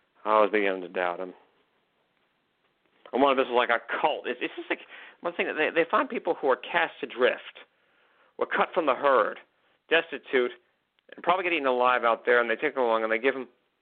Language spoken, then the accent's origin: English; McKinleyville, California, United States; My hometown of McKinleyville, then all the way to Miami, Florida.